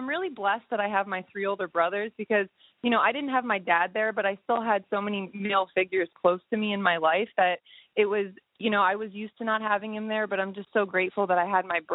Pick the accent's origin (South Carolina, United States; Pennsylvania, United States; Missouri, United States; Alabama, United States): Pennsylvania, United States; I was about 2 years old when we moved to Pennsylvania.